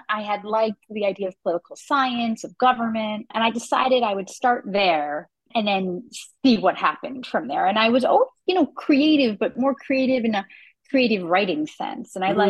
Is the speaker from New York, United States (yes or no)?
yes; Chappaqua, New York, United States; So I actually grew up where I live right now, not in the exact house, but I grew up in Chappaqua, which is in Westchester, New York.